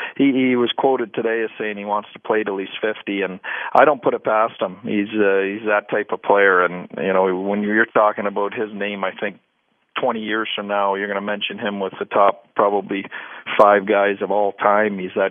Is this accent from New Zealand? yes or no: no; Canada; I grew up in Canada.